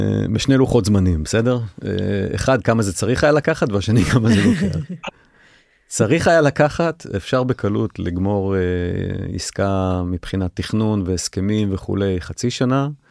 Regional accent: Tel Aviv, Tel Aviv District, Israel; אני גדלתי בתל אביב, גדלתי במזרח תל אביב. כן, גדלתי ברמת ישראל.

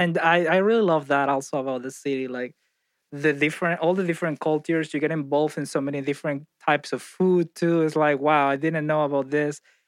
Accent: Venezuela; English is a second language; growing up in Venezuela, there is not that many variety, to be honest.

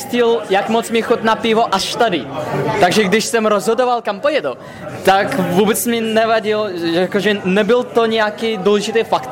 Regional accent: Russia; No, nemám, překvapivě, protože jsem Rus.

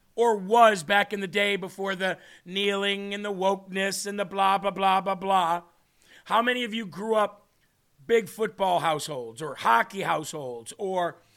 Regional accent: Illinois, United States; But what it meant for me was, I grew up in Illinois, so the Chicago Bears, in the middle of the country, in Illinois

